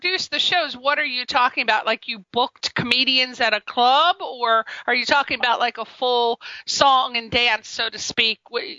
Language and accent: English; Monroe, Connecticut, United States; Yes, I'm from Monroe, Connecticut